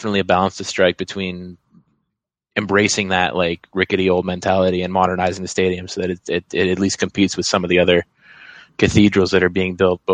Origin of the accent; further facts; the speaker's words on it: Canada; now in United States; Like, growing up in Canada, I didn't have a chance to participate in U.S. college sports fandom, which is its own whole animal out here